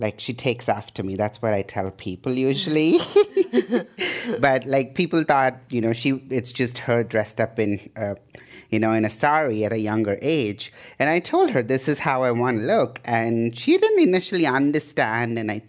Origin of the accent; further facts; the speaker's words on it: India; born there; I was born in India in the 80s, so I'm an 80s child.